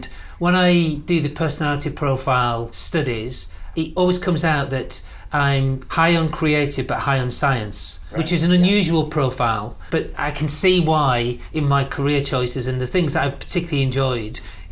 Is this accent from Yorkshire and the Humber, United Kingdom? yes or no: yes; Sheffield, Yorkshire and the Humber, United Kingdom; I'm from Sheffield. My dad worked in the steelworks. He was from an engineering background.